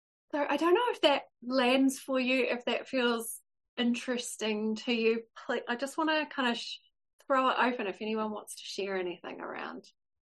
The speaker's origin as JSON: {"language": "English", "country": "New Zealand", "lives_now": "United Kingdom", "said": "planning this sabbatical, we're calling it a sabbatical, to New Zealand for a couple of years, back to my home country because I live in the UK at the moment."}